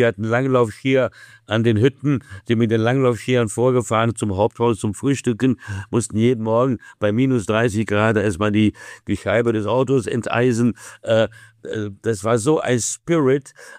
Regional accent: Wiesbaden, Hesse, Germany; Also ich komme ja aus Wiesbaden.

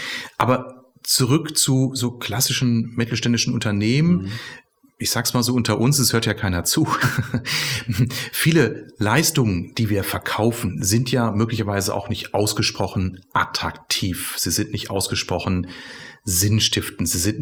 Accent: Bielefeld, North Rhine-Westphalia, Germany; Ich bin gebürtiger Bielefelder.

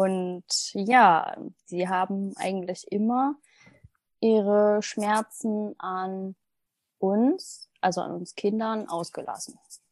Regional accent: Ilmenau, Thuringia, Germany; In Ilmenau, so wie du, Kathi, genau, hast du ja schon gesagt. Und ja, auf der Pölitzer Höhe. Das war bei uns wie so eine Art kleines Ghetto, in einem Block aufgewachsen.

